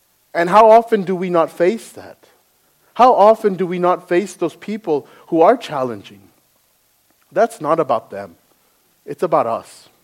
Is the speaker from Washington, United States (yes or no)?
no; Midland, Texas, United States; also born or lived in Odessa; I'm from Midland. I was born in Odessa, but moved here. But I was raised here. I went to school here.